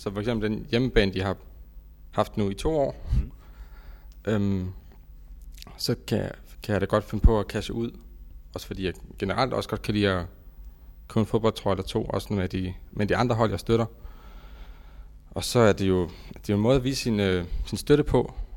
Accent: Region of Southern Denmark, Denmark; Nej, jeg er opvokset nede i Sønderjylland, så jeg har boet i Rødekro på det tidspunkt.

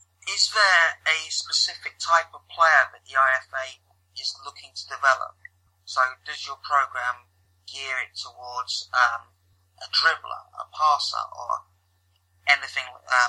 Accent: England, United Kingdom; as we English are well aware.

